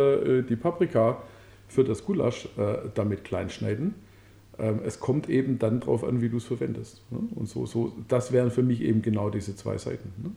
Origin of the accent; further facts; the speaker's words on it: Belgium; first language de; ich bin in einem Land aufgewachsen, dessen Sprache ich nicht sprach. Ich bin in Belgien aufgewachsen und man sprach Französisch. Und ich kam dahin und ich kam in einen französischen Kindergarten. Und da sprachen einfach alle Französisch und ich sprach nur Deutsch.